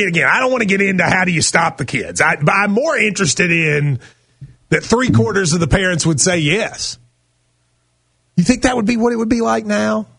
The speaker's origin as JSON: {"language": "English", "region": "Kentucky", "country": "United States", "said": "I mean, we're not from like Orange County. I mean, we're from Middlesboro and Bullitt County."}